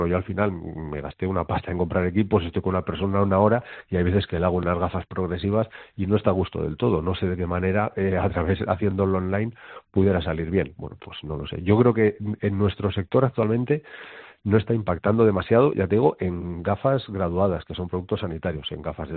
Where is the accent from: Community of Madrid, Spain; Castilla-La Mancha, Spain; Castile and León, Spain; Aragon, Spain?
Castile and León, Spain; Mayorga; yo soy de Mayorga y todo el mundo sabía que iba a abrir una óptica